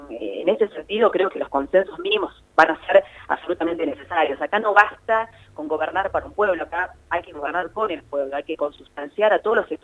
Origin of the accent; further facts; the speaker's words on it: Argentina; como argentina